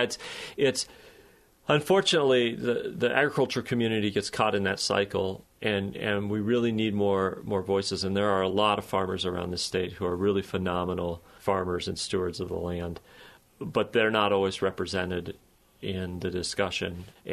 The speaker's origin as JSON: {"language": "English", "region": "Iowa", "country": "United States", "tie": "born or raised there", "said": "I grew up in Western Iowa. My parents and my brother and sister-in-law are still farming on the farm I grew up on."}